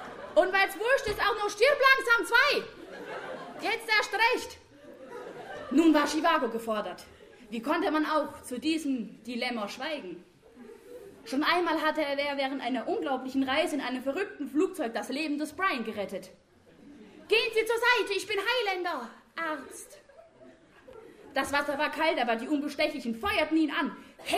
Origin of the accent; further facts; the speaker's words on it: Bavaria, Germany; trotz meines amerikanischen Nachnamens lese ich ein fränkisches Stück vor aus meiner Heimat.